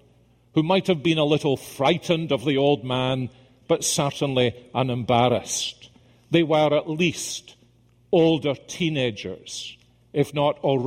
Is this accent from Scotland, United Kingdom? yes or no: yes; Scotland, United Kingdom; Many of you know I spent the last few days in my home country of Scotland